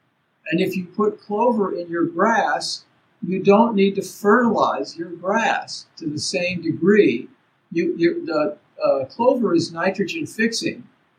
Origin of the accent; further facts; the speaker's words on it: Baltimore, Maryland, United States; when I was a little kid growing up in Baltimore, Maryland, we also used to have clover in the grass